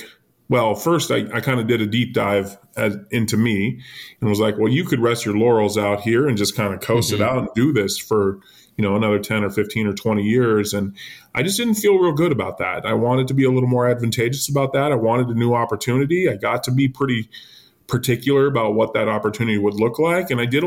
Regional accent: Oregon, United States; Growing up on the Oregon coast, I know the brand very, very well. I grew up with it.

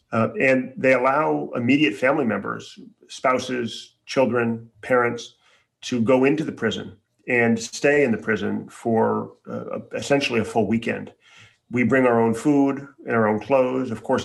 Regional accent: Chicago, Illinois, United States; And mind you, I grew up in Chicago for the most part.

